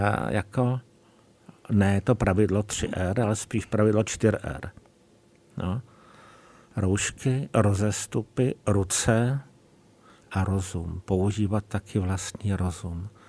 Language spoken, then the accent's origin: Czech; Bohemia, Czechia; nevýhodou u nás v Čechách je možná to, že my jsme se ještě tedy naši pradědové a dědové moc nectili státní autoritu